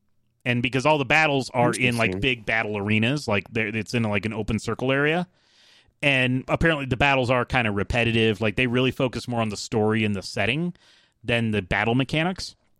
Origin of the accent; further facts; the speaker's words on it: Atlanta, Georgia, United States; I'm from the South. I'm not from the Deep South. There's a difference between I grew up in Atlanta and I grew up in the Mississippi River Delta.